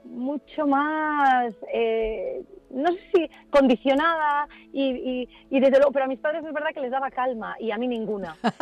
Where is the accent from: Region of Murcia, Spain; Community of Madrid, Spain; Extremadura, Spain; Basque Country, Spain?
Community of Madrid, Spain; Madrid; born there; se casan en Madrid y me tienen en Madrid.